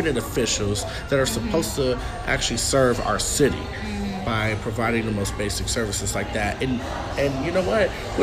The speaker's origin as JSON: {"language": "English", "town": "Detroit", "region": "Michigan", "country": "United States", "tie": "born or raised there", "said": "I'm also from Detroit. Grew up on the West Side as well."}